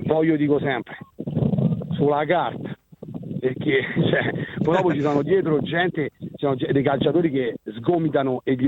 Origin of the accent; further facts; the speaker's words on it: Ascoli Piceno, Marche, Italy; now in Perugia, Italy; Io sono di Ascoli e vivo a Perugia.